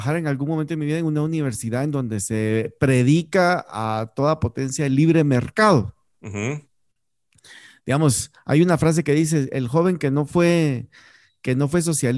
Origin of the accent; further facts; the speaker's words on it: Guatemala; born there; Y nací en Guatemala por casualidad.